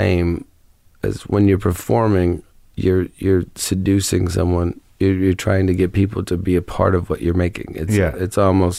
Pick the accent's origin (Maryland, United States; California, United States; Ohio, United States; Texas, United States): Ohio, United States; Guys go to concerts when I grew up in Ohio to meet girls.